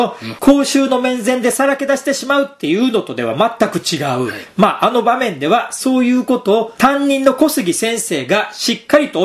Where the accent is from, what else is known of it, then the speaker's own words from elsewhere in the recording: Osaka, Japan; 悪い人たちイコール大阪弁で怒鳴る人という非常にわかりやすい作りになっていたのが大阪人としては気になりました